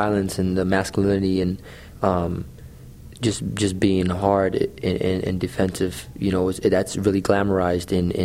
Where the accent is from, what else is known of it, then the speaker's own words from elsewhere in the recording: Seattle, Washington, United States; I went to Franklin High School. I grew up in West Seattle and High Point also.